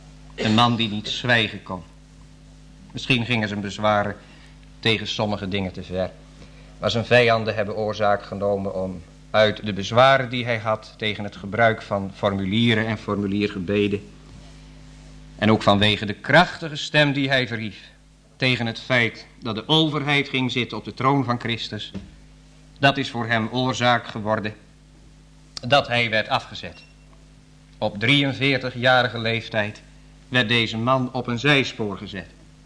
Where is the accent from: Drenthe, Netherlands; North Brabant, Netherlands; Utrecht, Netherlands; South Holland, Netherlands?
Utrecht, Netherlands; Driebergen; Ik ben in Driebergen opgegroeid